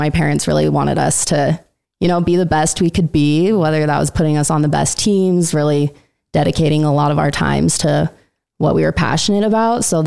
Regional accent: Logan, Utah, United States; I'm originally from Logan and was born and raised there.

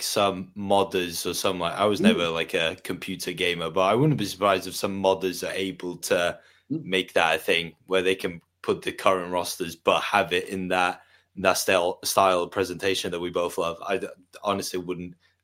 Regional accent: Wales, United Kingdom; being Welsh, being raised in rural North Wales, it was all rugby.

